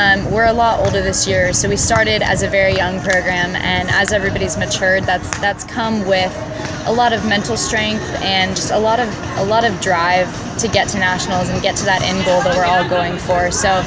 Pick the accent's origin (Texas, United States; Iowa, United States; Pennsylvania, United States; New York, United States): Texas, United States; So I'm from Texas, and surprisingly, Texas is one of the biggest states for sand volleyball.